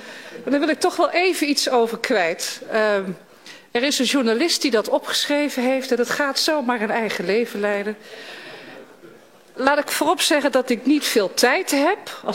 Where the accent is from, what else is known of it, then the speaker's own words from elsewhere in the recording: Tilburg, North Brabant, Netherlands; dat ik de derde Brabander ben. Na de heer Weet, wij zijn allebei uit Tilburg.